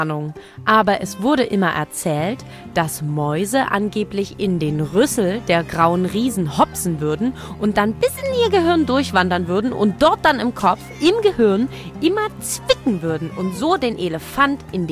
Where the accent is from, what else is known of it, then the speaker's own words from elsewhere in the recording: Leipzig, Saxony, Germany; meine Heimatstadt Leipzig